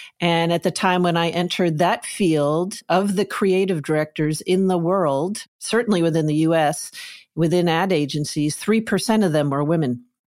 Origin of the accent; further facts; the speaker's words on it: Connecticut, United States; So I was raised in New England, in a teeny state of Connecticut, a small family in a very classic house